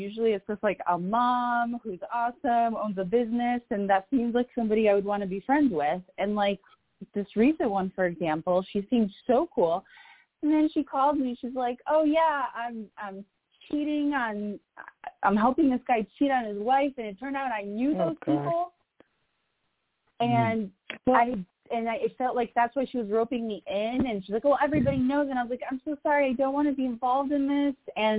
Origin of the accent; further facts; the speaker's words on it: Florida, United States; Yes, so hello, I'm from Florida, and I was calling.